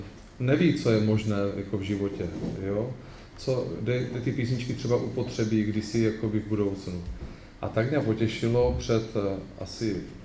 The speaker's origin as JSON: {"language": "Czech", "town": "Uherské Hradiště", "region": "Zlín Region", "country": "Czechia", "said": "my jsme jako tam jako u Uherského Hradišťa. Vy jste ze Slovácka"}